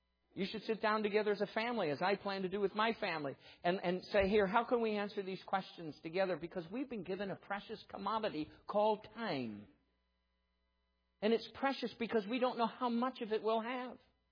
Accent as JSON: {"language": "English", "country": "Ireland", "tie": "born or raised there", "said": "You know, being Irish, we grew up and tea was the answer to everything."}